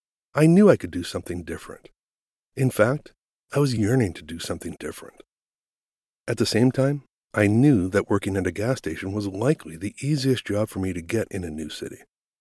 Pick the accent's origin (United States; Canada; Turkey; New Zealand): United States; East Coast; That was unheard of in my hometown at the time. I mean, nearly non-existent. Growing up in the East Coast back then, you just got used to a lack of work and opportunity.